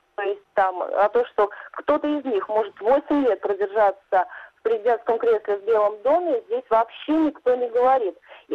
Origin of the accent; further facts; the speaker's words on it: Russia; Я сказала, что я из России.